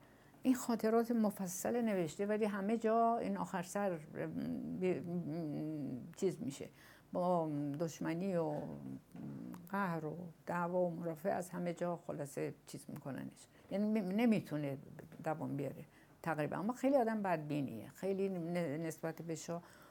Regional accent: Iran; من همیشه میگم من نمیتونم، من ایرانیم، من زنم، من این سن دارم

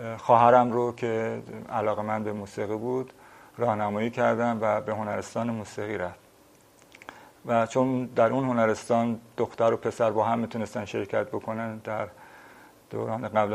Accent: Tehran, Tehran Province, Iran; born there; 21 خرداد 1341 هستم در تهران به دنیا آمدم در جنوب شهر تهران و در یک خانواده‌ای که پدر و مادرم 5 فرزند داشتن که من کوچکترین بودم

